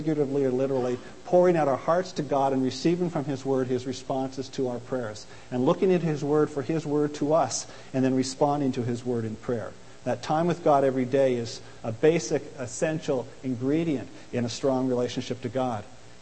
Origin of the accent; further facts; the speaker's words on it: London, United Kingdom; and I'm a Londoner